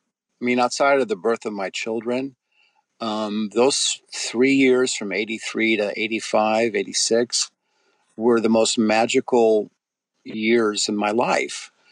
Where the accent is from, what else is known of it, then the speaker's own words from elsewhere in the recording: Ireland; I'm an Irish guy